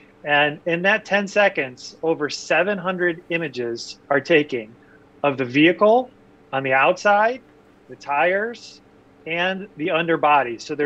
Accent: Ohio, United States; He's like, where are you from? I said, I'm from Ohio.

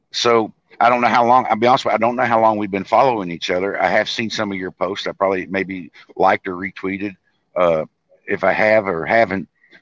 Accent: United States; I'm an American. I want to get along with other Americans.

